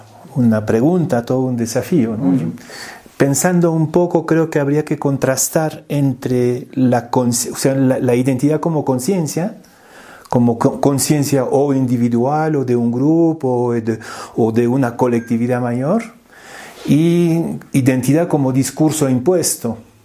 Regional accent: Peru; hace 50 años ser peruano era como una fatalidad, ¿no? ¿Qué vamos a hacer? Pues somos peruanos, ¿ya?

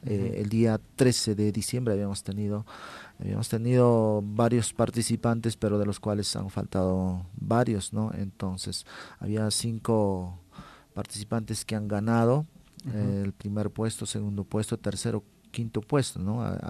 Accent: Santiago Pupuja, Puno, Peru; despedirme con un saludo fraternal a mi pueblo Santiago Pupuja

